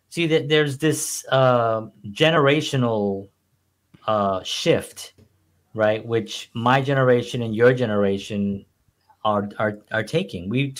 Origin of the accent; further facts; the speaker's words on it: Bronx, New York, United States; We have done shows about growing up in the Bronx.